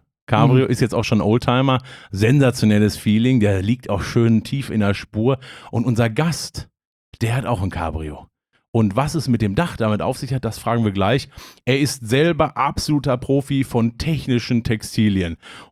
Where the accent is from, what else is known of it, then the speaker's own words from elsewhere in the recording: Hagen, North Rhine-Westphalia, Germany; born there; Und ich komme ja aus Hagen gebürtig